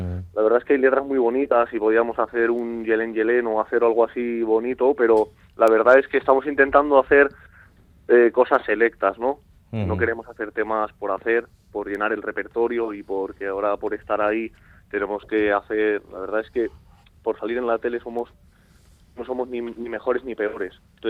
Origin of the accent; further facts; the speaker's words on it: Basque Country, Spain; nosotros somos vascos. Y como gitanos, que es nuestra música es la flamenca